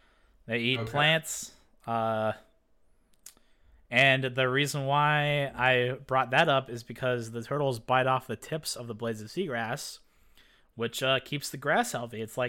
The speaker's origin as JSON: {"language": "English", "country": "Canada", "said": "As a background, I'm Canadian, so that's why I included it."}